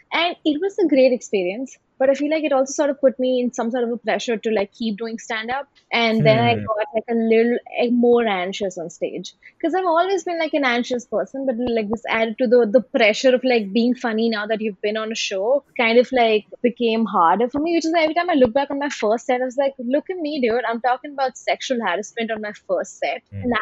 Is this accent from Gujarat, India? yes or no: no; Ghaziabad, Uttar Pradesh, India; now in Mumbai, India; I'm from Ghaziabad, and even though I'd like lived in Bombay for a while